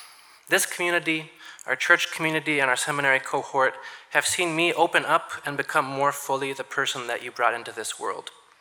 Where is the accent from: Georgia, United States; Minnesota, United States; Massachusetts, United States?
Minnesota, United States; This is a very exciting day. I just created you in Minnesotan, my mother tongue, and now I will translate for the non-Minnesotans in the room.